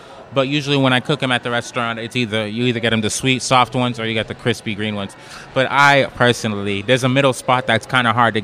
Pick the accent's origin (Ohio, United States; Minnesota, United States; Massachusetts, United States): Massachusetts, United States; Boston; now in New Orleans, United States; I grew up in Boston, but around a majorly Haitian community. I came back down here about 6 years ago